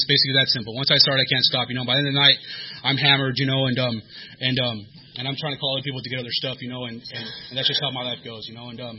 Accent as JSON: {"language": "English", "town": "San Diego", "region": "California", "country": "United States", "tie": "born or raised there", "said": "So I grew up here in San Diego, and I like to say that my life was basically doomed because I grew up in East County."}